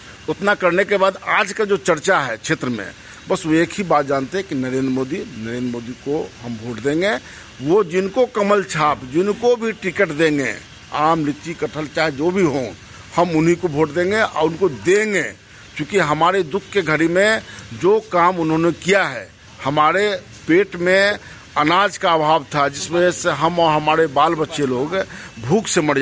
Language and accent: Hindi; Samastipur, Bihar, India; इस नाते भी समस्तीपुर में इस बात का चर्चा है कि हमारे समस